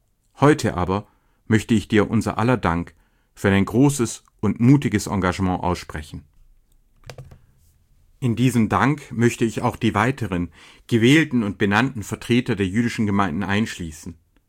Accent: Baden-Württemberg, Germany; ich versichere dir als Schwabe

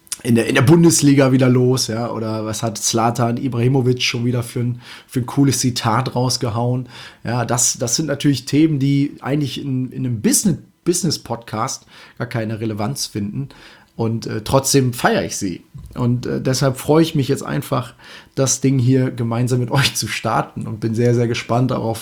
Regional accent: Germany; ein Begriff, der, ich glaube, irgendwo aus dem Ruhrgebiet oder aus dem Münsterland, Emsland, irgendwo aus der Richtung auf jeden Fall kommt. Und das Schöne dabei ist, das ist meine Heimat.

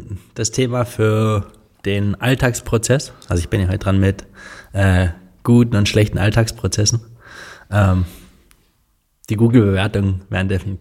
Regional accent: Lusatia, Germany; bei uns im Sorbischen ist es nicht ganz so actionreich, aber wir haben super viele Touristen bei uns in der Lausitz.

